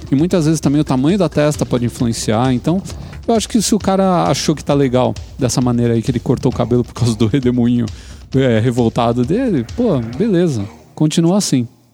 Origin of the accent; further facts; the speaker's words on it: Ponta Grossa, Paraná, Brazil; jovem, tenho 16 anos, sou do Paraná.